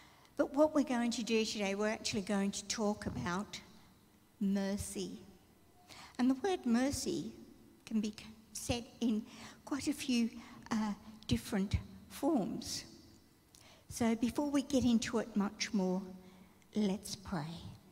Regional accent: Melbourne, Victoria, Australia; growing up in Melbourne

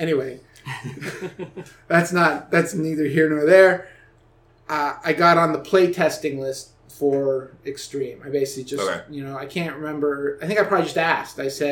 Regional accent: Canada; I am Canadian.

